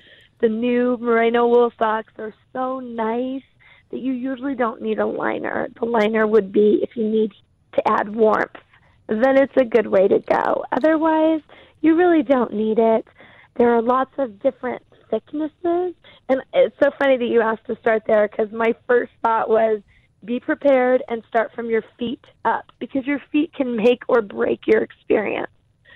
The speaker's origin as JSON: {"language": "English", "town": "Prescott", "region": "Arizona", "country": "United States", "tie": "born or raised there", "said": "I guess it's so funny, growing up in Prescott, I never camped here."}